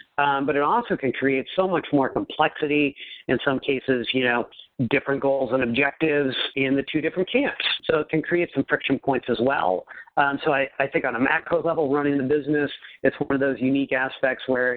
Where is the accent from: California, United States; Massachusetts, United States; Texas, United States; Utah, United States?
California, United States; I'm from California